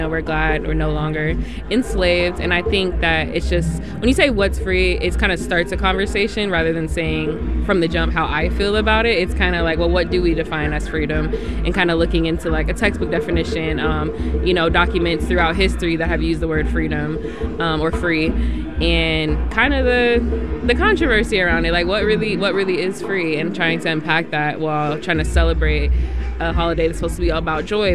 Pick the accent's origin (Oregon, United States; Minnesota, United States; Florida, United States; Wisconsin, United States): Oregon, United States; Portland; Like growing up in Portland, I didn't have, like I said, any black doctors.